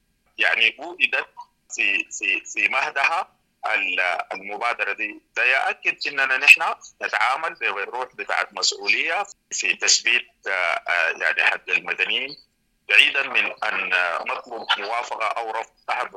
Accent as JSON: {"language": "Arabic", "country": "Sudan", "said": "نحن سودانيين"}